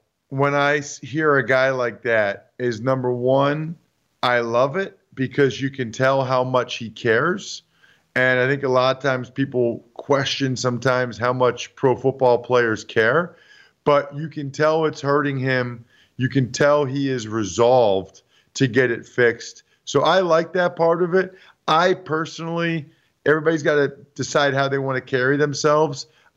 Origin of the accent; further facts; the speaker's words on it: Reading, Pennsylvania, United States; I do read my hometown newspaper, ReadingEagle.com, but I read it on my phone as opposed to the print copy.